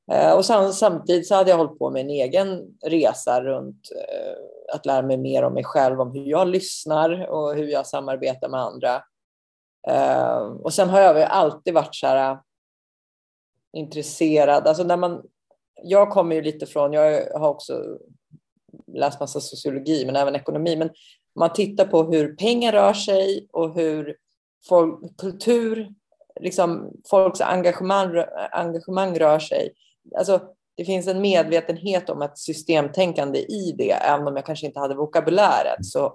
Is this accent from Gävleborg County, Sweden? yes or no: no; Uppsala, Uppsala County, Sweden; jag är från Uppsala